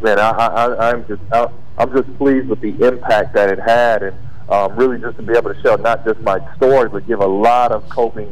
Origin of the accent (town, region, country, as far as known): Pasadena, California, United States; born or raised there